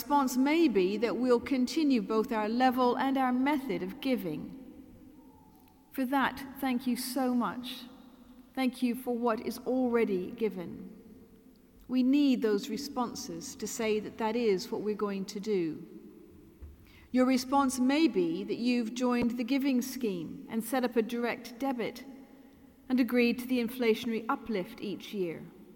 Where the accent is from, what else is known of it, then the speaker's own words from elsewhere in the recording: United Kingdom; I'm both British and American